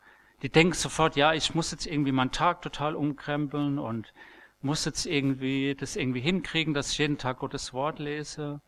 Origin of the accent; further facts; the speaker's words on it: Marburg, Hesse, Germany; ich komme aus Marburg